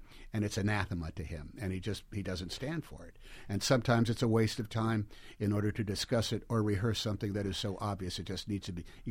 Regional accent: Oakland, California, United States; We grew up in Oakland, California. Different generations, but we're East Bay guys

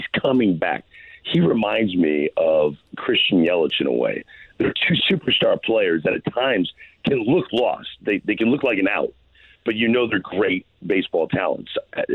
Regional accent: St. Louis, Missouri, United States; As a kid growing up in St. Louis, I am the voice of this piece.

